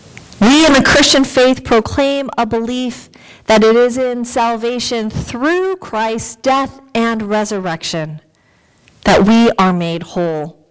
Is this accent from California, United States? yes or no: yes; Rancho Palos Verdes, California, United States; I grew up in Rancho Palos Verdes at the shores of the ocean